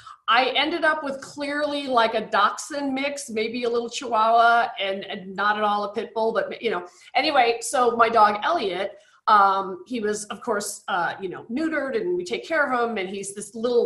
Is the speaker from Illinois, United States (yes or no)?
yes; Chicago, Illinois, United States; By the way, as a Chicagoan, I also would like to thank the book club